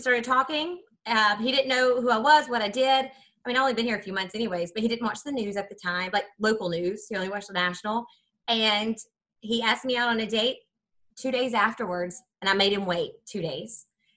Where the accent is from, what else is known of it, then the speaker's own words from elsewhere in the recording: Florence, Alabama, United States; Because I'm from Florence, Alabama, this teeny weeny town.